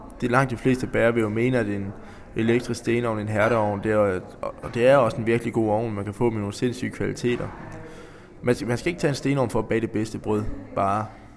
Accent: Jutland, Denmark; Og jeg er sådan en ægte jyde

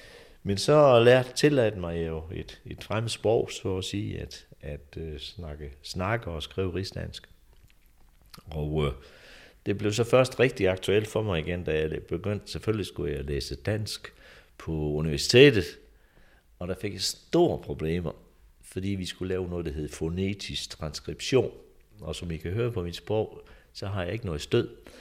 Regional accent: South Jutland, Denmark; accent: South Jutlandic; Jeg snakkede jo sønderjysk som barn.

